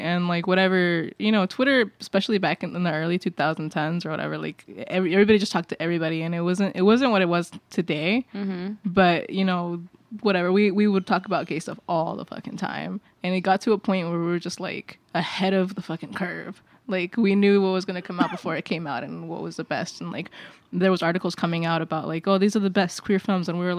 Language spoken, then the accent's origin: English; Texas, United States; I feel like now, in the recent years, I feel kind of proud of being Texan, but that's a recent thing.